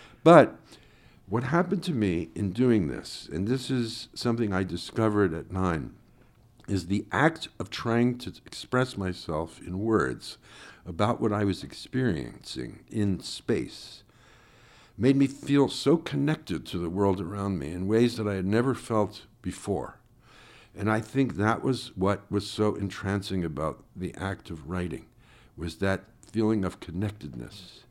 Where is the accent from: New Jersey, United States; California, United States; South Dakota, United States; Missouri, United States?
New Jersey, United States; Newark; I grew up in New Jersey. I was born in Newark and grew up in the suburbs around Newark and then wound up in Newark towards the end of my high school days. So very close to New York.